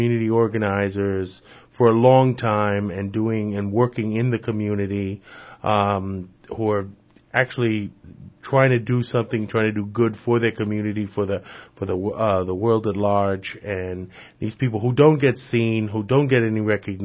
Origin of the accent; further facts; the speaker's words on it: New York City, New York, United States; because I'm originally from the South Bronx and I still live in the Bronx.